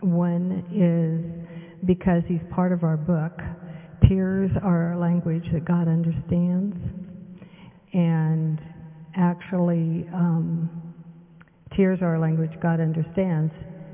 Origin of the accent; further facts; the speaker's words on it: Belcourt, North Dakota, United States; I'm from Belcourt, North Dakota, Turtle Mountain. Hi, Vicky. Turtle Mountain Indians, North Dakota.